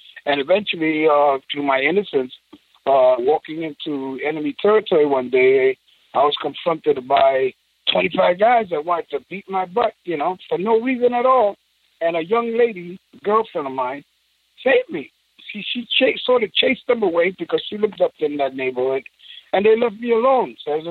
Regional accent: New York, United States; So it was a part of our growing up in New York. So it wasn't just the Latin culture. It was the R&B culture. They were synonymous to us that were growing up in East Harlem.

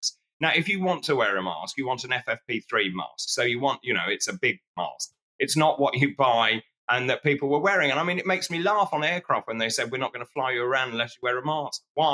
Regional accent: East of England, United Kingdom; I grew up in Suffolk near Sizewell.

